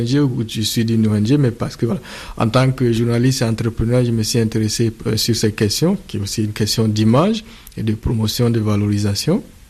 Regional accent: Burkina Faso; je suis du Burkina Faso.

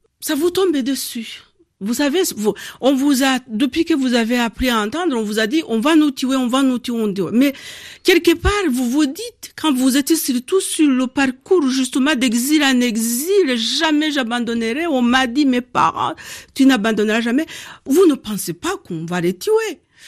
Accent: Nyamata, Eastern Province, Rwanda; donc s'il est lié de mon enfance à Nyamata, à Gitagata.

